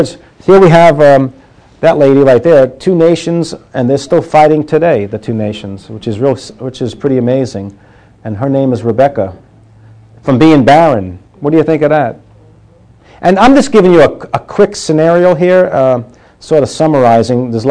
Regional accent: New York, United States; I don't know about hunting. I come from New York. I thought the milk came from the grocery store.

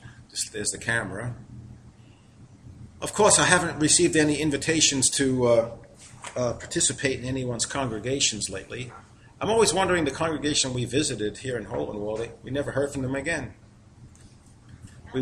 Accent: Manhattan, New York, United States; You got to remember, I'm from Manhattan. I'm from New York, so this is a long way from here.

